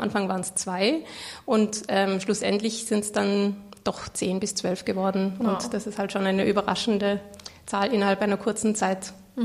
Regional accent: Tyrol, Austria

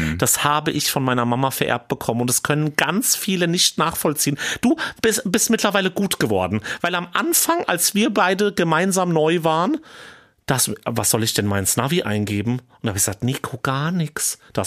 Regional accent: Hesse, Germany; ich komme aus dem Vogelsberg, das ist rechts.

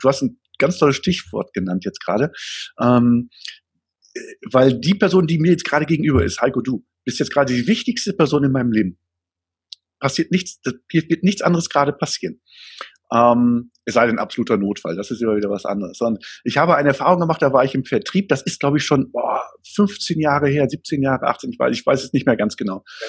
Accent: Gronau, North Rhine-Westphalia, Germany; ich komme aus Gronau

